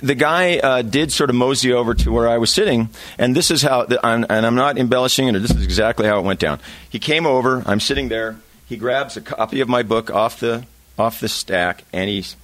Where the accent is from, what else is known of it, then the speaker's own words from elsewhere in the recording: Denver, Colorado, United States; And I grew up in Denver. I went to school at Colorado State University, where I started out as a pre-med major, pre-med bioscience major.